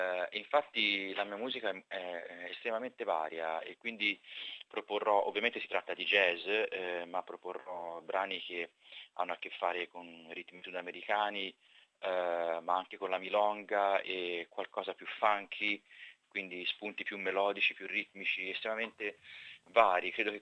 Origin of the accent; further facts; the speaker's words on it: Livorno, Tuscany, Italy; è partito dalla stessa città da cui sto partendo io